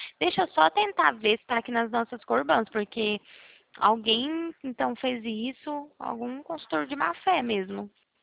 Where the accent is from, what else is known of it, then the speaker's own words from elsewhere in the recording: Araçatuba, São Paulo, Brazil; Eu sou daqui de Araçatuba